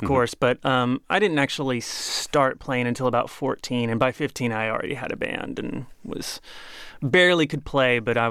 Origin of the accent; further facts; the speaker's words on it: Texas, United States; growing up in Texas, you either played football or you drove a truck.